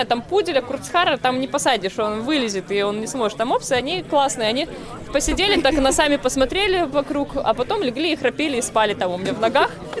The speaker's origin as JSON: {"language": "Russian", "town": "Irkutsk", "region": "Irkutsk Oblast", "country": "Russia", "said": "То есть я сама из Иркутска, и в свое время работала гидом по Байкалу"}